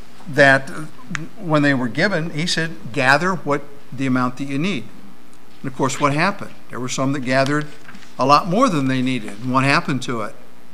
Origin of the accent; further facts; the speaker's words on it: Scotland, United Kingdom; You know, I'm Scottish. You know, I open my wallet and it squeaks.